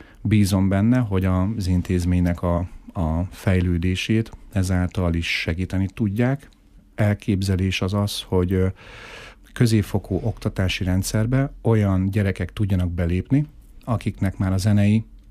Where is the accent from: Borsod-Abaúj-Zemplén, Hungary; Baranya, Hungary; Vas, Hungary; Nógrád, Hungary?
Borsod-Abaúj-Zemplén, Hungary; Miskolc; ide jártam, itt éltem, itt nőttem föl.